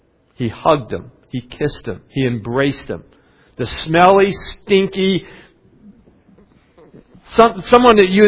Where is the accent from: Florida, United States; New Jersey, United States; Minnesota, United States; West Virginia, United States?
West Virginia, United States; When I grew up in West Virginia, I didn't know a whole lot about what it meant.